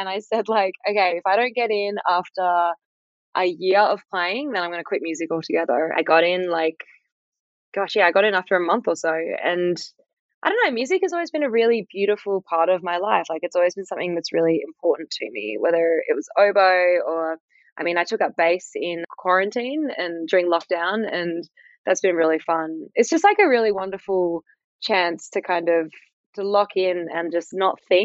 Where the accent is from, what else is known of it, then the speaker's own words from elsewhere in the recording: South Fremantle, Western Australia, Australia; I grew up in South Fremantle and I spent most of my time outside, a lot of time on the beach, a lot of time climbing trees.